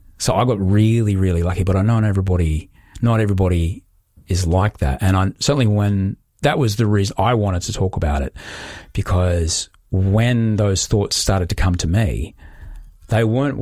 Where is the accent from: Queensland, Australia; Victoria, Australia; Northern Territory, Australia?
Queensland, Australia; I grew up in Queensland, man.